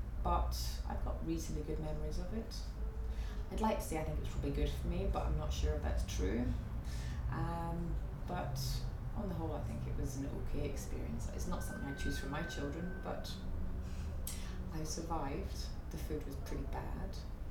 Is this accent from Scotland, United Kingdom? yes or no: yes; Dundee, Scotland, United Kingdom; I was born in Dundee, but I haven't lived in Scotland most of my life. I only went back there about 7 years ago. And I spent most of my childhood in boarding schools in Scotland. And I've lived in England and in Europe before I moved to Scotland